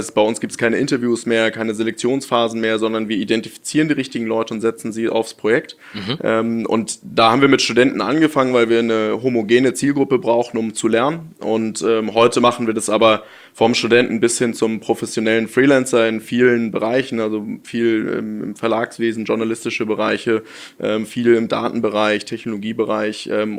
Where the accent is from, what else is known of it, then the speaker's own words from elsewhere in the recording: Hamburg, Germany; ich bin in Hamburg geboren, bin auch in Hamburg aufgewachsen, bin hier zur Schule gegangen, habe hier mein Abi gemacht, habe da auch meinen Mitgründer Marlon kennengelernt während der Schulzeit und bin dann aber zum Studieren in den Süden gegangen, nach München, zwischenzeitlich noch nach Kanada, in Vancouver studiert.